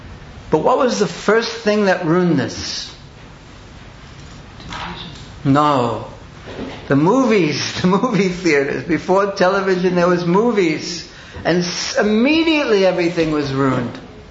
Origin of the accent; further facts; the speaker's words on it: Australia; when I was growing up in Australia, even how many, like 15, 20 years ago